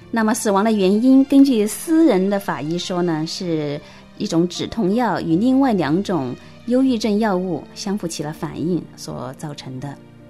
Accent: China; 我们中国人说差之毫厘谬以千里

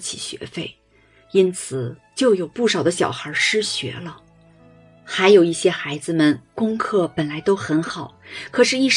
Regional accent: Longquan, Sichuan, China; 而我是中国人，四川人，龙泉百合乡的人

